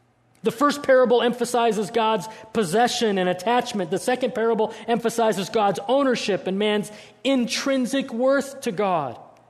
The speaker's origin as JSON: {"language": "English", "town": "Denver", "region": "Colorado", "country": "United States", "tie": "born or raised there", "said": "I grew up in Denver, Colorado, and we had grown up camping in the mountains of Colorado."}